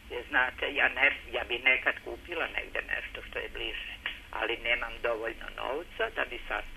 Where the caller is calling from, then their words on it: Aranđelovac, Šumadija, Serbia; Iz Aranđelovca.